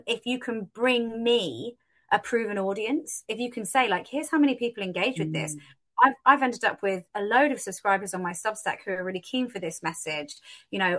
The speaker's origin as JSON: {"language": "English", "region": "London", "country": "United Kingdom", "tie": "born or raised there", "said": "I'm a city girl. I grew up in London."}